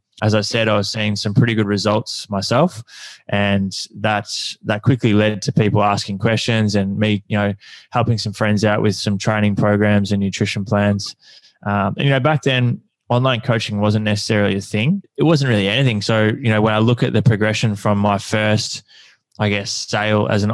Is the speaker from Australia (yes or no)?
yes; Horsham, Victoria, Australia; So for me, I grew up in Horsham, Victoria, playing football and basketball.